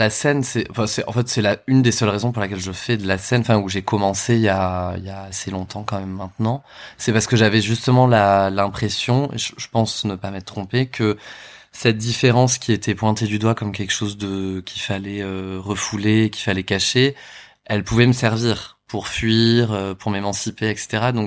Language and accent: French; Bordeaux, Nouvelle-Aquitaine, France; Ouais, je viens de la banlieue de Bordeaux.